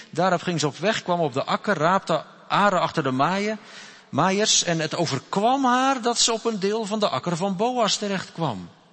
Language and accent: Dutch; Ridderkerk, South Holland, Netherlands; Ik kom uit de Ridderkerk, mijn oorsprong. En nu is vrijwel alles volgebouwd daar. Maar in mijn jonge jaren waren daar nog heel wat boeren die dan aardappels teelden. Of ook tarwe.